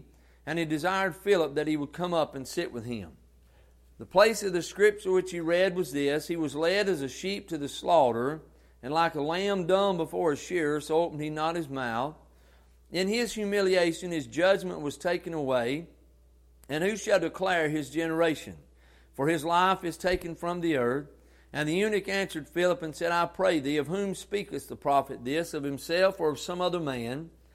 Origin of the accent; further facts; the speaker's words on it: Morristown, United States; So if you go to hell from Morristown, son, you have had to run over 4 or 5 Baptist preachers.